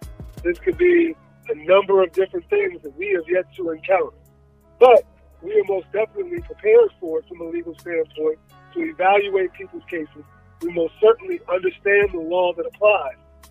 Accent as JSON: {"language": "English", "region": "New York", "country": "United States", "also_born_or_lived": "Florida", "lives_now": "Atlanta, United States", "said": "No, I'm from New York."}